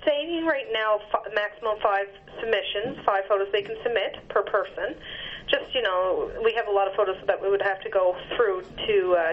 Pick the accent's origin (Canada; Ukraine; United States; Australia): Canada; Hopedale, Newfoundland and Labrador; I'm from Hopedale.